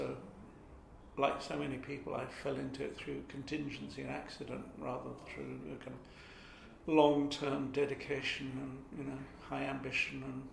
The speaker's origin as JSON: {"language": "English", "town": "Hampstead", "region": "London", "country": "United Kingdom", "tie": "born or raised there", "said": "I'd heard of it because I was brought up in Hampstead, which is very different from what it is now."}